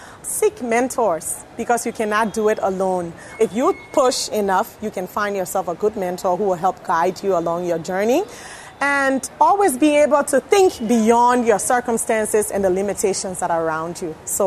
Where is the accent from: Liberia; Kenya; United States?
Liberia; from Liberia, and I'm a writer, poet, entrepreneur, girls' education advocate, and former Miss Liberia World. Being an African girl is really tough.